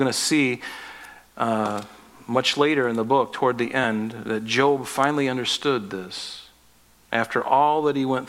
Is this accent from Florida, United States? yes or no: yes; Pine Island, Florida, United States; I grew up on Pine Island in Florida